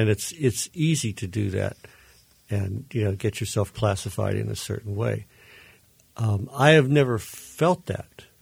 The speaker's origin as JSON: {"language": "English", "town": "West Mifflin", "region": "Pennsylvania", "country": "United States", "tie": "born or raised there", "said": "where I grew up in West Mifflin was probably no more than two miles from the Homestead Mills"}